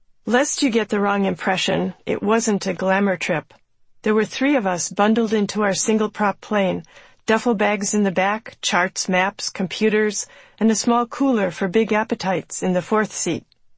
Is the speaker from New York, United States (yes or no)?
no; Vermilion, Ohio, United States; Over Ohio, along the southern edge of Lake Erie, just before reaching my hometown of Vermilion, I looked for the cluster of islands I recognized from my sailor's perspective in my youth